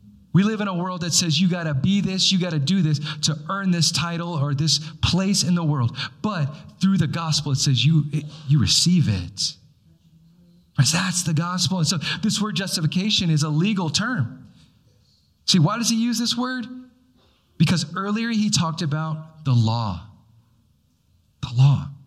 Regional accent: Midwest, United States; also born or lived in Hawaii; For me, I was born in Hawaii, but I lived in the Midwest during my younger years.

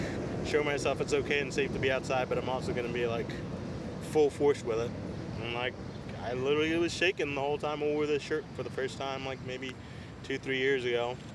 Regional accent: Philadelphia, Pennsylvania, United States; So it's just part of that whole heritage of being in Philadelphia and being raised Philly, and but also being American.

